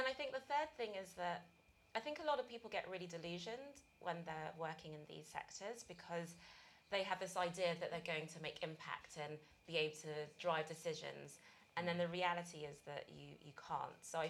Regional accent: United Kingdom; my background is I'm Nigerian, but as my accent gives away, I was born and bred in the UK.

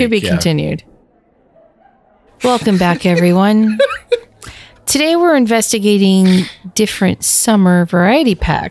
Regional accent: Pennsylvania, United States; I got to go with my home state, Pennsylvania.

